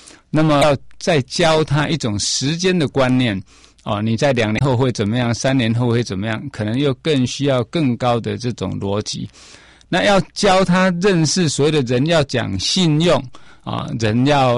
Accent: Taiwan; 咱讲台语讲那个节啦

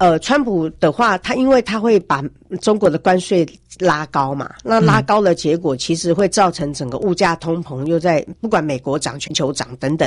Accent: Taiwan; 我们台湾人都比较重要考虑应该是谁当选对我们比较好。

